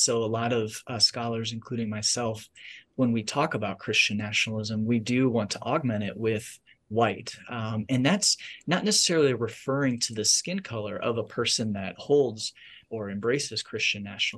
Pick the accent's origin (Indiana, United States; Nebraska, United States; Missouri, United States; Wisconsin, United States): Indiana, United States; I grew up in Northern Indiana, a small town. You know, the last 80 years or so, it's hovered between 1500 and 2000 people. And, you know, my backyard was a cornfield.